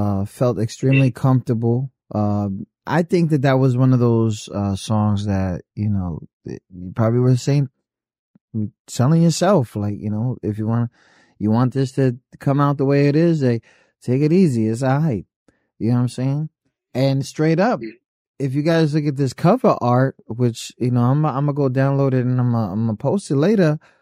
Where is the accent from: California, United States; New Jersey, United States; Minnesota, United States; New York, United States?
New York, United States; And, you know, I'm from Nueva York, right? I know we say take it easy.